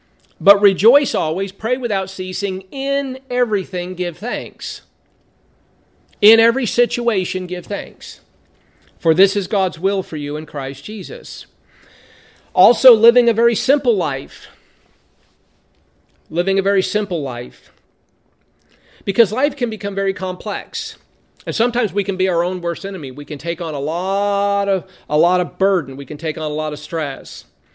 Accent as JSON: {"language": "English", "town": "Lancaster", "region": "California", "country": "United States", "tie": "born or raised there", "said": "whenever I came in the front door of the house where we grew up with in Lancaster, California, where I grew up, she had the corner bedroom."}